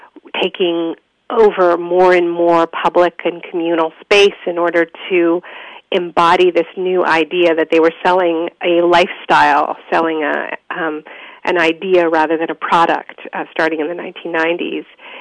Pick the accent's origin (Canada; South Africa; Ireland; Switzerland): Canada; born there; also born or lived in United States; I live in Canada. I'm a dual American and Canadian citizen because my parents are both American. I was born in Canada.